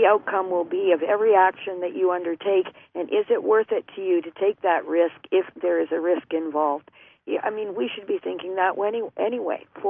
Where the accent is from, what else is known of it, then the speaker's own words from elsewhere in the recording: Winnipeg, Manitoba, Canada; I was raised in Winnipeg.